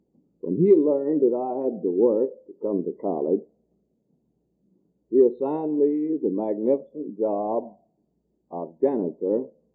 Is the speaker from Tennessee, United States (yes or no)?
yes; Churchton, Tennessee, United States; When Brother Leon Van Eaton, who's here tonight, and I were growing up in the Churchton community in Dyer County